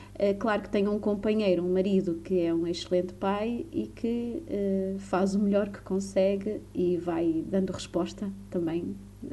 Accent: Santa Maria da Feira, Aveiro, Portugal; sou de Santa Maria da Feira, tenho 43 anos e neste momento sou professora do primeiro ciclo nas Caldas da Rainha.

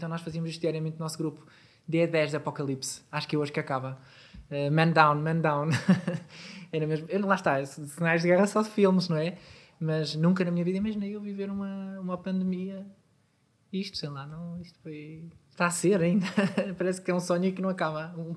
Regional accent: Vila Real, Portugal; Eu sou de Vila Real, tenho a minha família toda em Vila Real.

